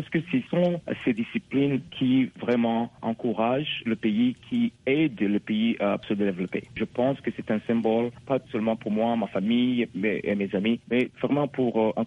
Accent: Ngagara, Bujumbura, Burundi; also born or lived in China; now in United States; Moi, je suis, comme vous le savez, d'origine burundaise. J'ai grandi en Ngagara. Je suis allé faire mes études en Chine. Et puis, quand j'ai terminé mes études en Chine, je suis venu dans ce pays, ici aux États-Unis.

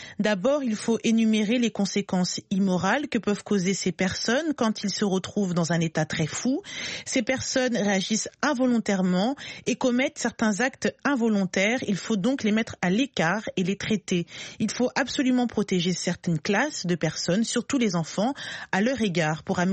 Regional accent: Côte d’Ivoire; Chez nous, en Côte d'Ivoire, la politique n'en fait pas son souci.

